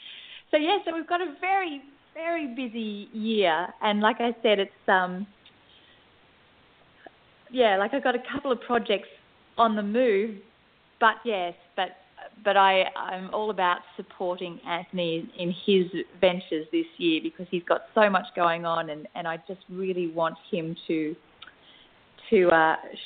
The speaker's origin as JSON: {"language": "English", "country": "Australia", "said": "We're from Australia, you know."}